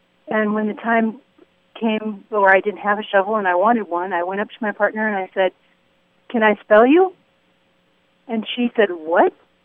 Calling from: Royal Oak, Michigan, United States; I'm calling from Royal Oak, Michigan.

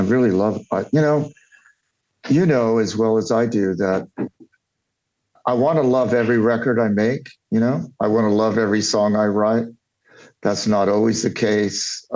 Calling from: Austin, Texas, United States; Austin, Texas. I'm at my manager's office, Ryan Madison, who I know.

